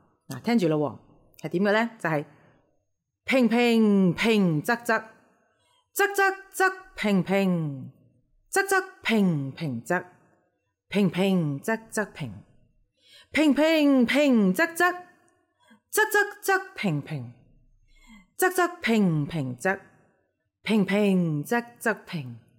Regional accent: South China, China; 同埋我哋因為南方人啦，係咪？我哋廣東話就保留咗中古時期嘅嗰啲聲調嘛

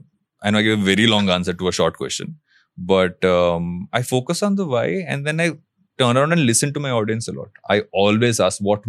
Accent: India; first language Telugu; English is a second language; I think Telugu might be more natural to me than Hindi will be, because it's my mother tongue.

